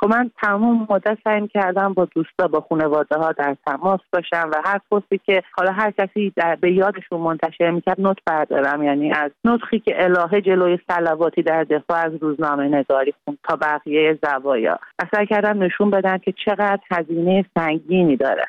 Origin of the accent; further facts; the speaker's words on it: Iran; born or raised there